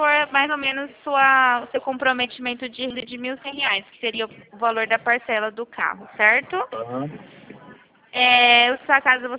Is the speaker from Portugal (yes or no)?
no; Presidente Prudente, São Paulo, Brazil; também sou aqui de Prudente.